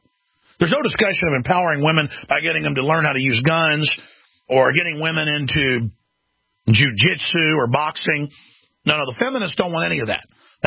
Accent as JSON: {"language": "English", "town": "Dallas", "region": "Texas", "country": "United States", "tie": "born or raised there", "said": "I mean, we all grew up being football fans. I grew up in Dallas, for heaven's sakes."}